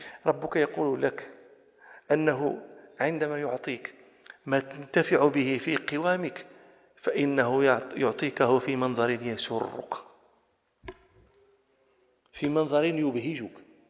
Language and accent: Arabic; Rabat, Rabat-Salé-Kénitra, Morocco; أنا نشأت في الرباط. الرباط هذه مدينة ليس فيها نخل، هذه مدينة شاطئية، فلست لا أنا ولا أبائي لسنا من أهل البساتين النخل